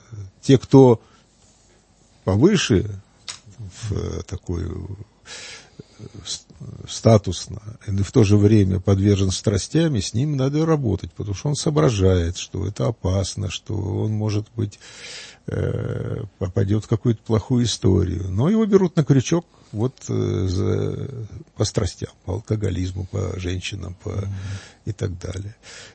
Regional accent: Kharkiv, Kharkiv Oblast, Ukraine; moved away; Из моего родного города Харькова, я, правда, уже 50 лет как не живу там

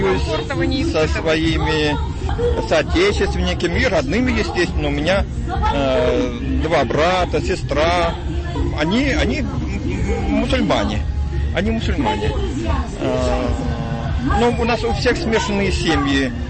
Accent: Verkhazovka, Saratov Oblast, Russia; когда я приезжаю в родное село. Это Саратовская область. Дергачевский район, село Верхазовка.

